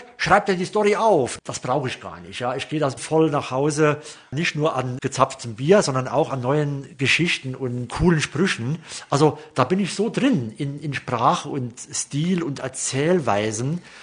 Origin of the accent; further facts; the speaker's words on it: Primstal, Saarland, Germany; Also ich weiß natürlich, dass mein Heimatdorf Primstal nicht das Paradies ist, aber es ist einfach wunderbar für mich, ja.